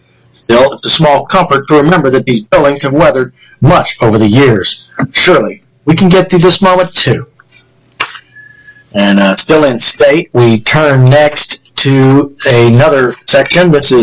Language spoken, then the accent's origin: English; Houston, Texas, United States; familiar sites like the Jung Center in my hometown of Houston.